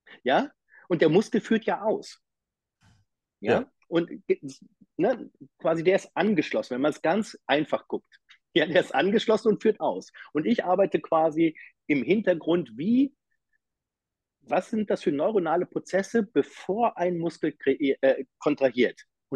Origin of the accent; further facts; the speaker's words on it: Uelzen, Lower Saxony, Germany; born there; Ich bin auch in Uelzen geboren, ne? Das ist keine 100 Kilometer.